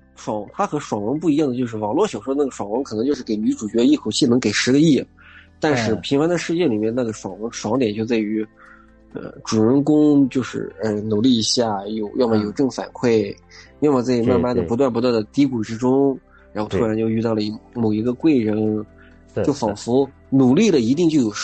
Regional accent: Northwest China, China; 本身我是西北那边的嘛，那个书的故事背景就是贴近于那边的

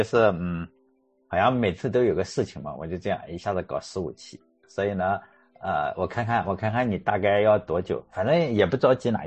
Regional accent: Shandong, China; 我们山东这边也有一点

